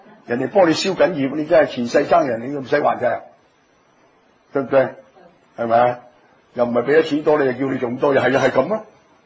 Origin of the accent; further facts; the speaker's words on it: Hong Kong; 你哋系马来西亚人，我哋系香港人